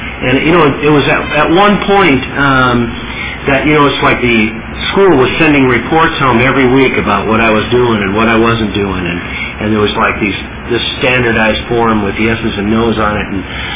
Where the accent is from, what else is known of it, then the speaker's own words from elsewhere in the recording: Burbank, California, United States; I come from Southern California, and I was raised in Burbank, you know, beautiful downtown Burbank. And, you know, I was basically raised in, like, you know, middle-class kind of neighborhood